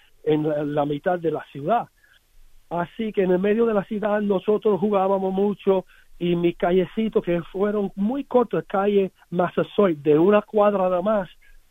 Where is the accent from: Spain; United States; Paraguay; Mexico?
United States; San Francisco, California; Spanish is a second language; porque yo nací en San Francisco